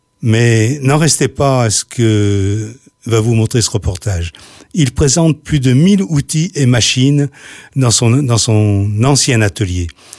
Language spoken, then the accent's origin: French; Auvergne-Rhône-Alpes, France; je suis un peu culotté puisque moi je suis du Beaujolais, mais j'ai cette région-ci